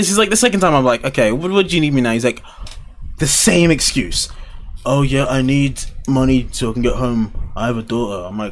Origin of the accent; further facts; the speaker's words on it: United Kingdom; Because I'm British, right?